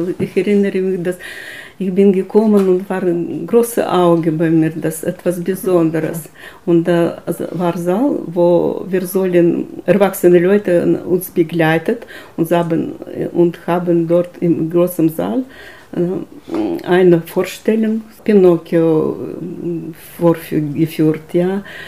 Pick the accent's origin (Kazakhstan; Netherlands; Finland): Kazakhstan; German is a second language; ich komme aus Kasachstan.